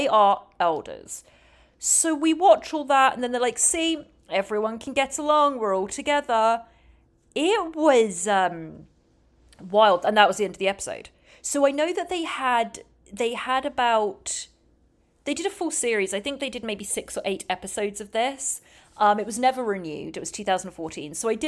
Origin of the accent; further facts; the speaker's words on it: England, United Kingdom; I'm an English girl that runs a podcast about TLC shows.